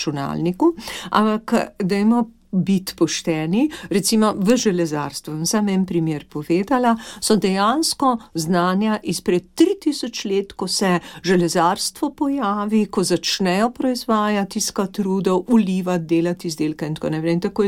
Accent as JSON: {"language": "Slovenian", "region": "Slovenian Littoral", "country": "Slovenia", "said": "In posebej Primorci smo tukaj grozovito škodo utrpeli, ker smo pač ob meji"}